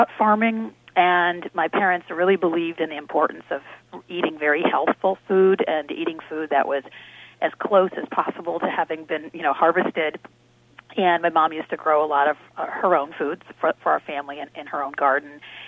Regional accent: Kalamazoo, Michigan, United States; I grew up in Kalamazoo, which is an urbanized community, obviously. But I spent a lot of time on farms while I was growing up

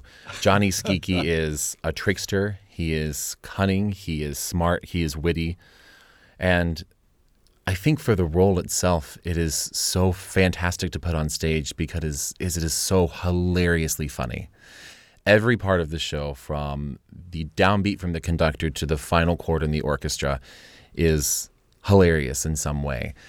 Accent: West Virginia, United States; You know, I grew up in West Virginia in a really rural area.

